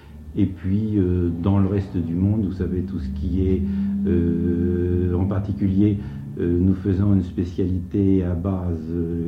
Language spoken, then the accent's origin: French; Orléans, Centre-Val de Loire, France; Oh, je suis né à Orléans, je suis donc à Orléans depuis 50 ans.